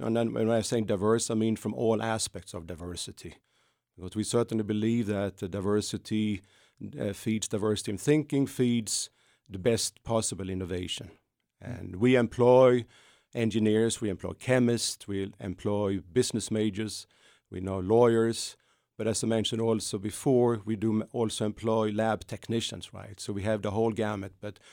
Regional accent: Sweden; English is a second language; Growing up in Sweden, everyone is interested in hockey.

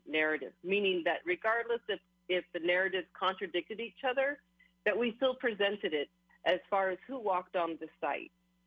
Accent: Hawaii, United States; When I started Hawaiian Mission House's, it was definitely a struggle being Hawaiian Kanaka Maoli

